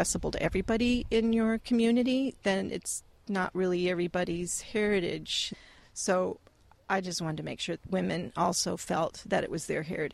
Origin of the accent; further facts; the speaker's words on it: Newfoundland and Labrador, Canada; when I was growing up in Newfoundland and Labrador, kids were around the wharf.